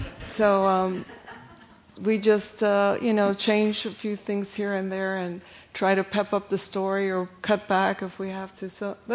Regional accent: Chicago, Illinois, United States; moved away as an adult; And I always knew when I was born and raised in Chicago, and I always knew there would be a time in which I would end up in New Mexico

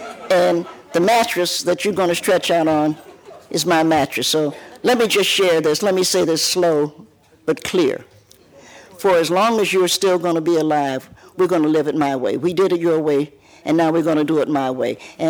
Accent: Knoxville, Tennessee, United States; born there; also born or lived in Cincinnati; I lived in Cincinnati, which I was born in Knoxville, but I lived in Cincinnati.

